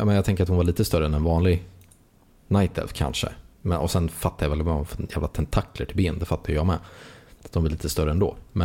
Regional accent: Värmland, Sweden; Jag är från Värmland.

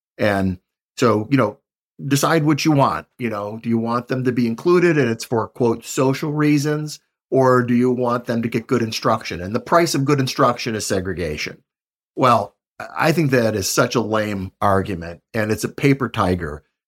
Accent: Buffalo, New York, United States; I'm from Buffalo, New York, and my favorite football coach was Marv Levy

